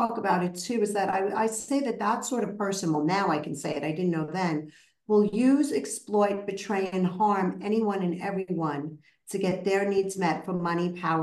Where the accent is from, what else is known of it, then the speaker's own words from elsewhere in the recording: Brooklyn, New York, United States; Even though I'm a strong girl, I'm from Brooklyn, but I couldn't match his rage.